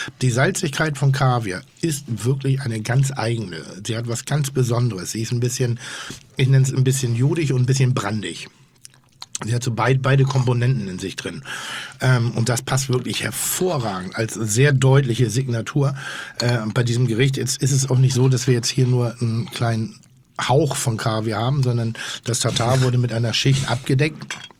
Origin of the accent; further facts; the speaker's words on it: Northern Germany, Germany; Und ich bin ja Norddeutscher, ich kombiniere sehr gerne Frucht mit Salzigen